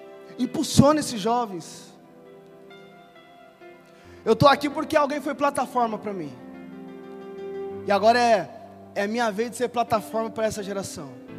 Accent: São Paulo, Brazil; eu nasci e fui criado no Grajaú de São Paulo, extremo sul, Interlagos, Vila Natal

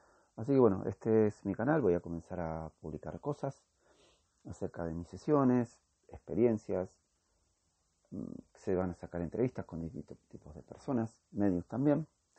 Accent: Argentina; Yo tengo 44 años. Soy de Argentina.

